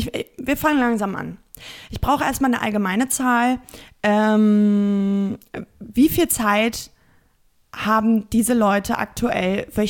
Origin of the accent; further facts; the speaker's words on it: North Rhine-Westphalia, Germany; Ich komme ja aus der Nähe von Bielefeld.